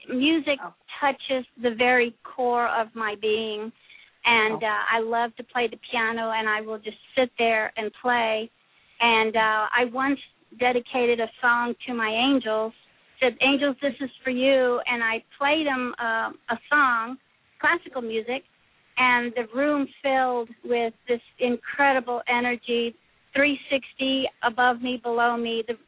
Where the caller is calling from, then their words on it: Georgia, United States; South Georgia.